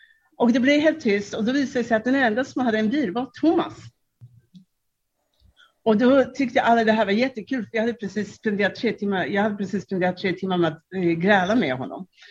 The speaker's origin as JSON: {"language": "Swedish", "country": "Czechia", "tie": "born or raised there", "second_language": "Swedish", "moved": "yes", "lives_now": "Sweden", "said": "jag är då politisk flykting med min mamma och min lillebror. Och vad som hände var att när jag växte upp i Tjeckien, numera som var Tjeckoslovakien på den tiden, vi var då under kommunistiskt styre."}